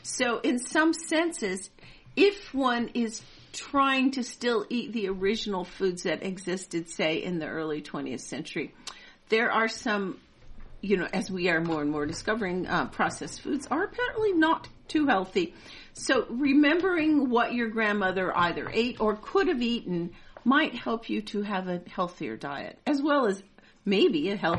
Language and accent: English; Midwest, United States; I grew up in the Midwest, and now I live in the Midwest again.